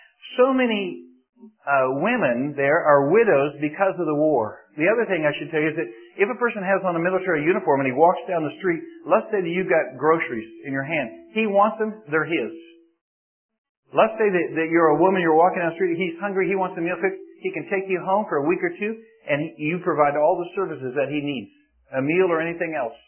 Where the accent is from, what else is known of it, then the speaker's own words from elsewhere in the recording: United States; I'm an American, and I look him right in the eye